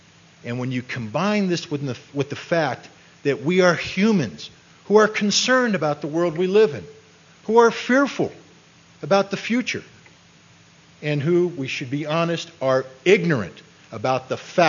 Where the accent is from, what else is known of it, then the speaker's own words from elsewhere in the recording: United States; And as an American, I think that's basically what's been happening in the United States for the past few years